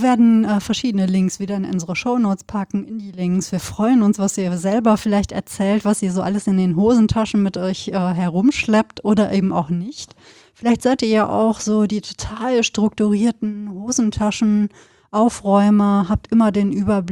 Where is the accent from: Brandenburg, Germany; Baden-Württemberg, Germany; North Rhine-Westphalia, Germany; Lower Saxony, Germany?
North Rhine-Westphalia, Germany; Ich bin im Sauerland groß geworden, Westfalen.